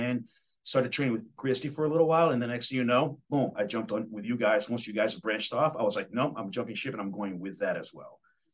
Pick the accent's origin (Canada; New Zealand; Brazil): Brazil; now in United States; So I grew up very athletic. You know, I'm originally from Brazil